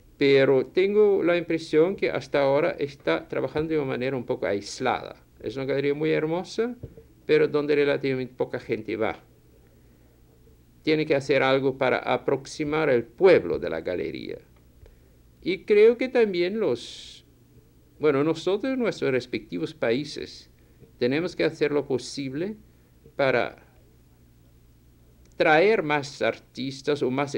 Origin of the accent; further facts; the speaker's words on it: Brazil; Spanish is a second language; Yo sé que en mi tierra, que es Brasil, y yo he viajado por otros países latinoamericanos, hay también una gran falta de conocimiento